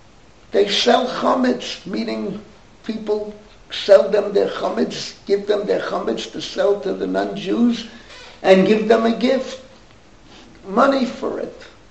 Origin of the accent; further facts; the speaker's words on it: New York City, New York, United States; But growing up in the Bronx, these were poor people.